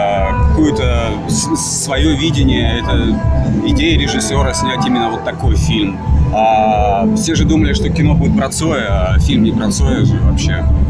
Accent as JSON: {"language": "Russian", "town": "Taganrog", "region": "Rostov Oblast", "country": "Russia", "said": "ребята, я из Таганрога, и старшие ребята, они играли на гитарах"}